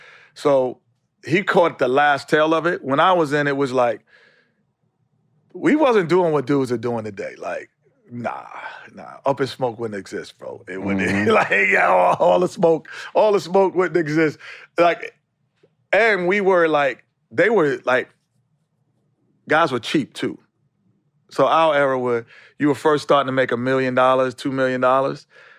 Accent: New York City, New York, United States; Growing up in New York City.

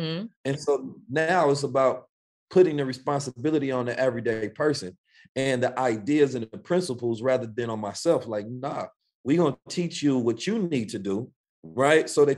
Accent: St. Louis, Missouri, United States; also born or lived in Oakland; And I'm like, no, I'm from St. Louis and Oakland.

